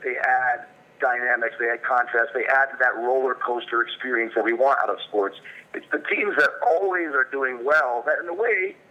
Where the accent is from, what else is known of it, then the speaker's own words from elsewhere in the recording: Michigan, United States; we grew up in Michigan, so there was a lot of Red Wings excitement at all times. A lot of Pistons basketball excitement.